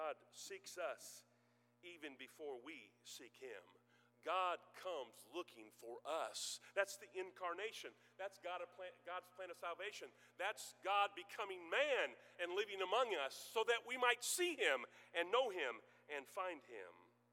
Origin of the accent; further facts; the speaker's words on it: Illinois, United States; but I grew up in Central Illinois, halfway in between St. Louis and Chicago.